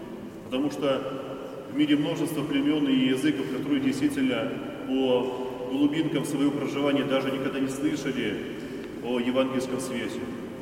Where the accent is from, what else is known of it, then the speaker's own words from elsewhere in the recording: Russia; born there; мы родились здесь, на Руси, являемся православными христианами